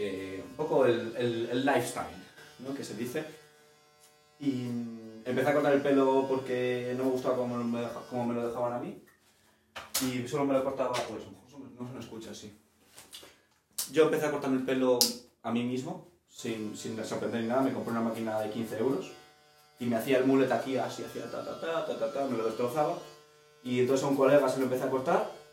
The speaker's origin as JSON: {"language": "Spanish", "town": "León", "region": "Castile and León", "country": "Spain", "said": "yo soy de León, soy el único que no es de Asturias, de aquí. Y yo pues vine a estudiar a Asturias solo por la montaña"}